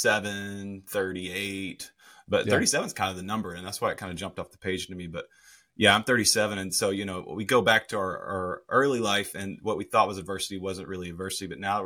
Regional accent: Mississippi, United States; even though I grew up in Mississippi, people didn't like belittle that or make me not feel masculine

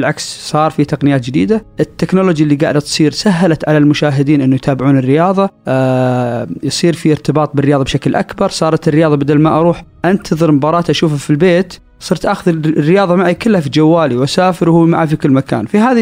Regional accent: Saudi Arabia; الاستثمار حتى عندنا في السعودية هنا

